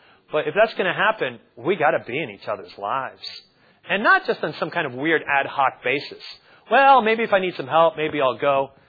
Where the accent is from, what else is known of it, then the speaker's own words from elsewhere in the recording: New Jersey, United States; I'm from New Jersey, the New York area, and I don't even like to confront people.